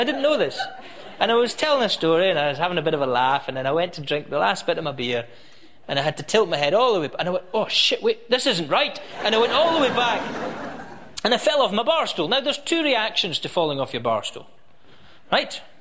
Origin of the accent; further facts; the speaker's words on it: Scotland, United Kingdom; I said, that won't be a problem. I'm from Scotland.